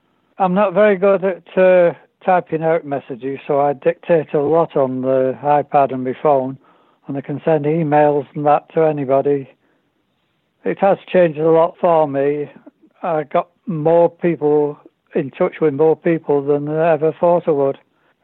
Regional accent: Macclesfield, North West England, United Kingdom; I'm from Macclesfield

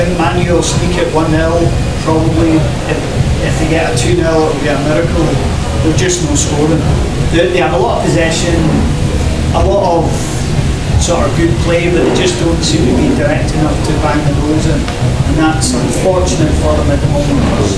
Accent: Scotland, United Kingdom; Maybe it's a British style or English style, whatever you want to call it, even as a Scotsman.

